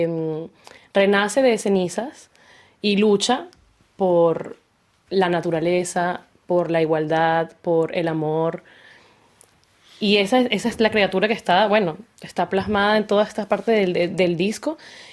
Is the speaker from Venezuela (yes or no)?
yes; Venezuela; now in Paris, France; Y yo, siendo venezolana, quisimos hacer esa mezcla de dos tierras hermanas sin fronteras